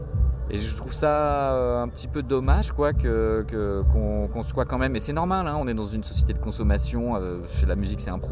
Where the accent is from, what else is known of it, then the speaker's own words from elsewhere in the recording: Paris, Île-de-France, France; moved away as an adult; now in Berlin, Germany; je me sens plus étranger depuis que je suis à Berlin, en fait. J'étais à San Francisco avant, enfin je suis parisien à la base, donc pour ceux qui ne connaissent pas, j'ai quitté Paris en 99